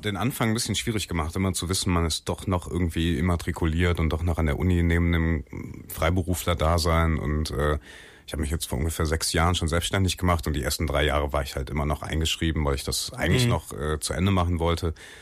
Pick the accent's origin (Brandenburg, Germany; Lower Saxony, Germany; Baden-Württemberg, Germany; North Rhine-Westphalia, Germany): North Rhine-Westphalia, Germany; Wuppertal; Also ich habe schon eine Affinität zu der Stadt und liebe meine Heimat nach wie vor sehr gerne.